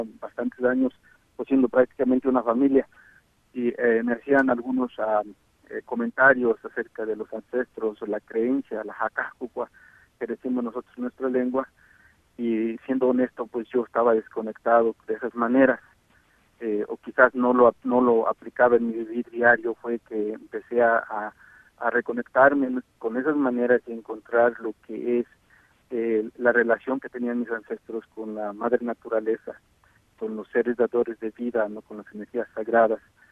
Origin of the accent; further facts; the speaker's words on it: Quinceo, Michoacán, Mexico; now in United States; desde el área de Washington. … soy de Quinceo, Michoacán.